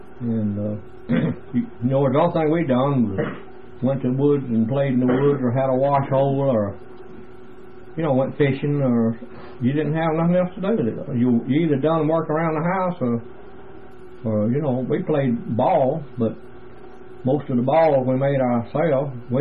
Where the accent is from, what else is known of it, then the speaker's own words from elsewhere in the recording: Georgia, United States; now in Powder Springs, United States; No, I was born in Carrier Park, Georgia, which is Fulton County. And then we moved from there to, what's the name of that section?